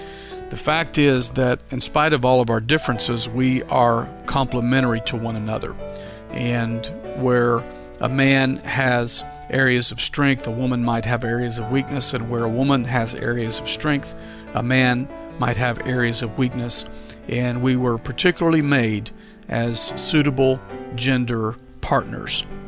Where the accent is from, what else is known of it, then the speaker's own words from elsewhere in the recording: Louisiana, United States; He served in that capacity for all the years that I was raised in Louisiana.